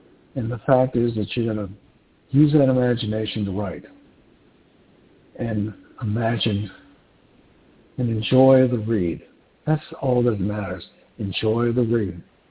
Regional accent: Galveston, Texas, United States; which I'm a fifth generation, what they refer to as BOI, born on the island of Galveston. So it's my hometown.

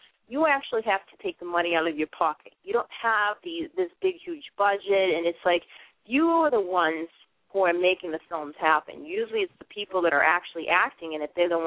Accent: Boston, Massachusetts, United States; and I'm from Boston, and I lived in the same area that he lived.

